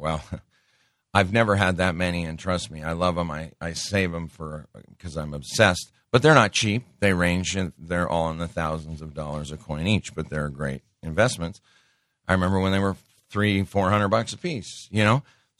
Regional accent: Montana, United States; I'm from Montana, and I'll tell you what. Being a cattle rancher ain't easy.

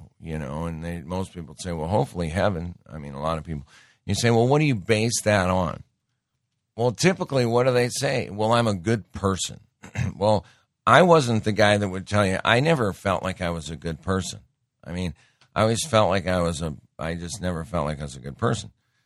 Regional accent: Montana, United States; Growing up in Montana, at least at the time, back in the 70s and 80s, for some reason, there was not a lot

